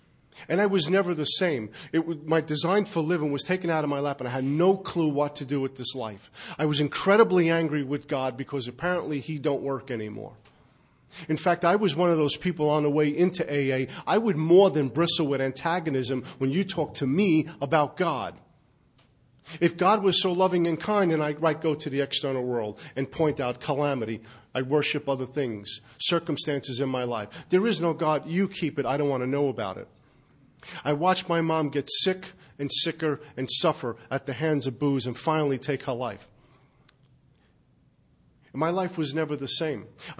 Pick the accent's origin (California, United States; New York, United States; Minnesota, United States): New York, United States; Brooklyn; I grew up in Brooklyn.